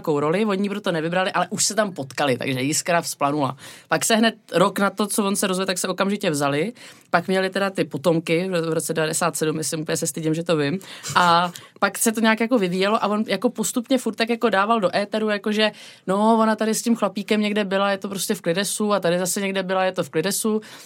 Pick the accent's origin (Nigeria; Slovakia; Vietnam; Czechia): Vietnam; jak jsem vyrůstala ve Vietnamu, jak jsme tam ještě žili. A já jsem teda nemluvila ještě ani slovo anglicky